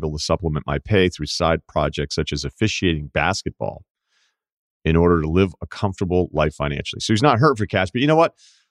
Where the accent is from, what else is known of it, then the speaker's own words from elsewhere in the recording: Georgia, United States; Currently living in my hometown, small town about an hour north of Atlanta. Hot Atlanta, the locals call it.